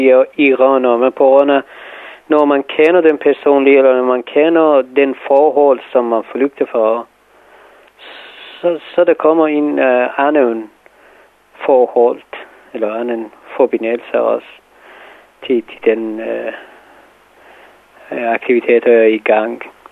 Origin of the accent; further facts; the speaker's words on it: Iran; now in Denmark; Ikke på grund af, at jeg er iraner